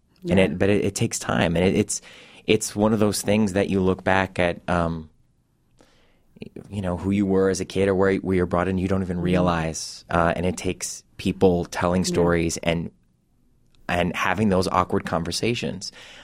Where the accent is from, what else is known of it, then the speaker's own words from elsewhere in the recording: Cleveland, Ohio, United States; I come from Cleveland, Ohio.